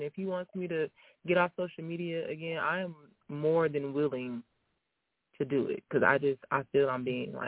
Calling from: Texas, United States; in Texas.

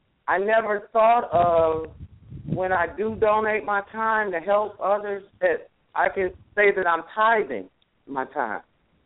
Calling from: Houston, Texas, United States; I'm calling from Houston, Texas.

